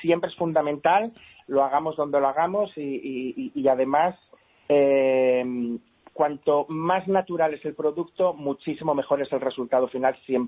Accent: Asturias, Spain; Pero yo, como buen asturiano

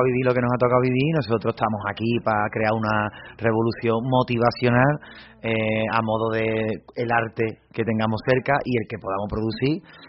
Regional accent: Cádiz, Andalusia, Spain; Luego, yo soy de Cádiz, entonces el carnaval a tope. Yo vivo en el barrio de la Viña, yo nazco en el Ventidero, pero nos instalamos en el barrio de la Viña, que está al lado

